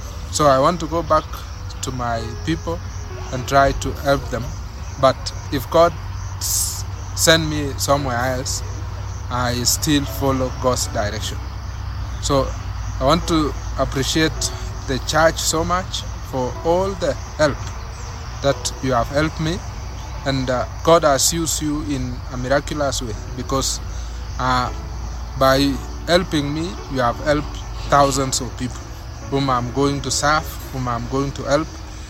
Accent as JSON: {"language": "English", "region": "Narok County", "country": "Kenya", "said": "I am from Kenya. I'm a Kenyan. and from Narok County. That is where Maasai Mara is."}